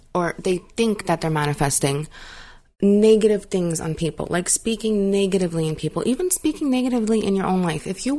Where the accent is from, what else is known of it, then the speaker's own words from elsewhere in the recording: New York, United States; also born or lived in Philadelphia; when I was my kids' age, I grew up in New York, Philly. I was taking buses.